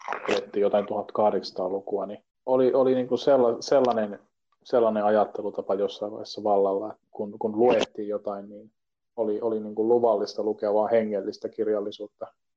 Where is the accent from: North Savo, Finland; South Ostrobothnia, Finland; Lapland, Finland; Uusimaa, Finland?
Lapland, Finland; me ollaan molemmat Lapista kotoisin.